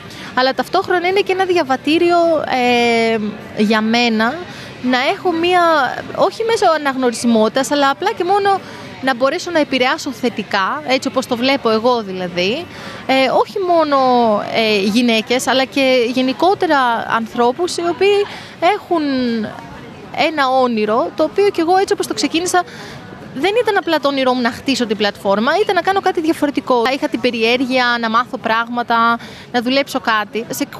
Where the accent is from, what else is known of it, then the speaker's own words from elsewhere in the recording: Greece; Πρώτον, επειδή εγώ είμαι Ελληνίδα και έχω έτσι μία αγάπη και ένα κρυφό καημό για την Ελλάδα